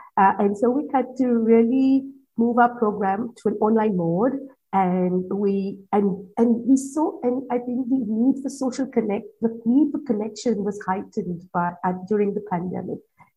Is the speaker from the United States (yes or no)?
no; India; moved away as an adult; now in Australia; So I'm from India. I've been here 7 years.